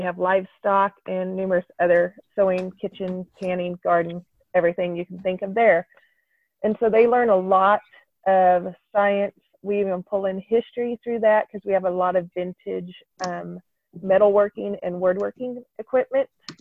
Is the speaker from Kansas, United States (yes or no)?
yes; Kansas, United States; I'm from Kansas. I'm a farm mom or a farm wife, farm mom.